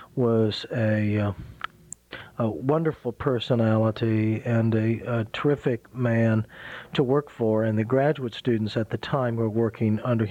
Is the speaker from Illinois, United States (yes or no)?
yes; Illinois, United States; my home state university, which would have been the University of Illinois.